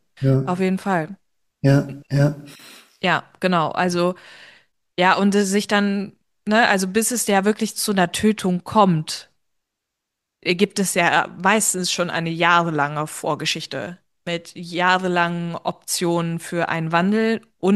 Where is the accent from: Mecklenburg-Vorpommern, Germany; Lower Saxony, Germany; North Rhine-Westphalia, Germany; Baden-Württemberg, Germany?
Lower Saxony, Germany; Osnabrück; also ich komme aus Osnabrück